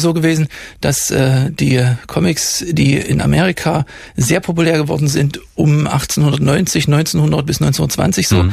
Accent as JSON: {"language": "German", "region": "East Germany", "country": "Germany", "tie": "born or raised there", "said": "Also über die Jahre, als Kind in der DDR aufgewachsen"}